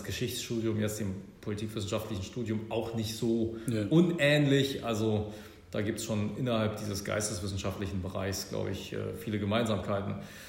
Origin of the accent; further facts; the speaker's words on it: Berlin, Germany; Aber 1986, als meine Eltern das Haus dort bauten, war die eben von der Mauer unterbrochen und eine Sackgasse. Da wuchs ich also sozusagen dann auf, nachdem wir dort hingezogen waren.